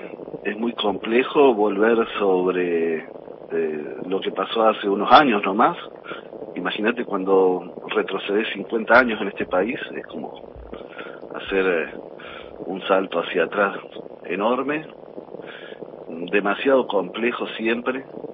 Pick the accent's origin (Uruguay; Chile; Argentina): Argentina; Córdoba; also born or lived in Rosario; Soy rosarino, pero viví casi toda mi vida en Córdoba y cuando asumió Néstor me vine para aquí.